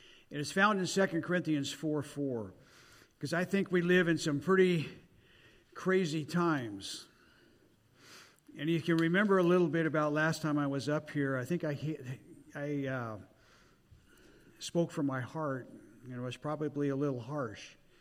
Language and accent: English; Libby, Montana, United States; It's amazing I come from Libby, Montana, and see somebody that was a classmate a long time ago.